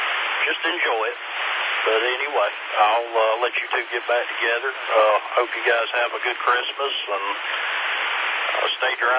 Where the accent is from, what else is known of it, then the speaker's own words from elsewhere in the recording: Gaffney, South Carolina, United States; Yeah, I'm originally from the Gaffney area